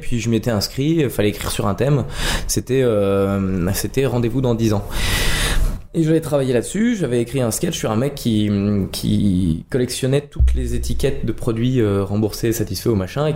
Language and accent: French; Nancy, Grand Est, France; born there; now in Paris, France; Je suis né à Nancy, en Lorraine.